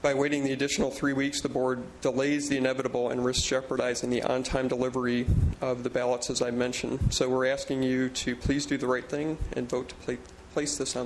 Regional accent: Cambria, California, United States; I'm from Cambria.

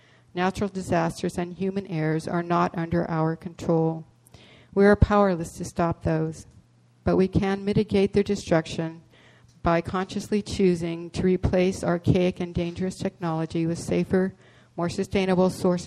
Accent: Los Osos, California, United States; from Los Osos

